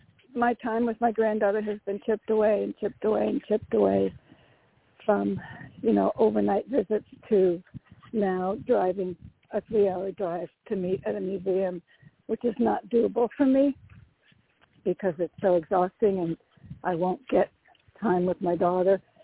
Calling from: Connecticut, United States; from Connecticut.

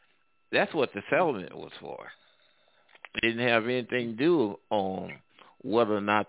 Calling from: Midwest, United States; Well, I was just listening. And I'm calling from the Midwest.

